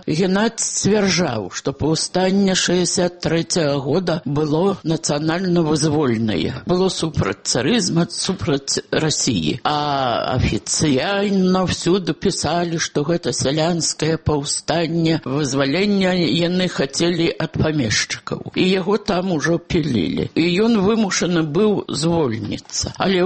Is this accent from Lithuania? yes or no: yes; Lithuania; Belarusian is a second language; Я літоўка, але ж мая маці паходзіла са збяднелай шляхты беларускай, там з-пад Міхалішак.